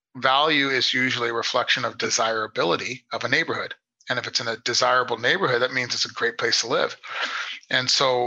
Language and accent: English; Calgary, Alberta, Canada; because I am from the West of Calgary, I was raised in Oak Ridge Estates